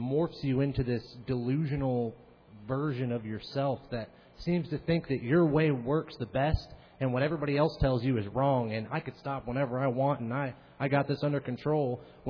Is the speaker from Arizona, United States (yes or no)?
no; Alaska, United States; I mean, I'm from Alaska, coming all the way down here.